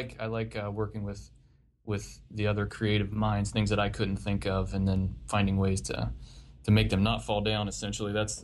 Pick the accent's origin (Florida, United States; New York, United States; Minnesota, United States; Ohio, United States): Ohio, United States; it's a county that's adjacent to where I grew up in Washington County, Ohio.